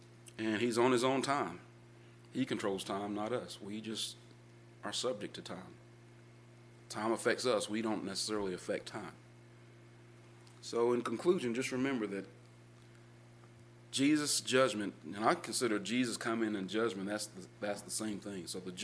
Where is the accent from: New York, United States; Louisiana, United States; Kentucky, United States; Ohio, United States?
Kentucky, United States; Louisville; when I grew up in church in Louisville